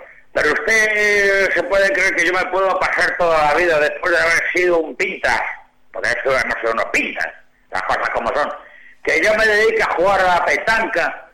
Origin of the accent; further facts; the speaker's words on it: Lugo, Galicia, Spain; Yo estaba fuera, que es que yo soy de Lugo. Yo soy de Lugo.